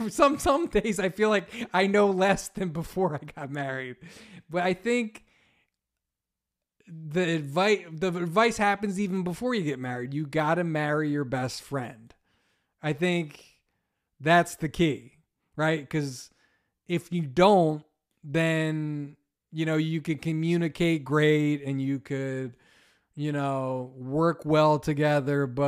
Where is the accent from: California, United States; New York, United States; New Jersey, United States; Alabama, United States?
New Jersey, United States; I am from the Philadelphia area, 20 miles east of Philly in a little town called Chemung, which no one knows where it is, but it's like 10 miles from Cherry Hill, which you'll probably know.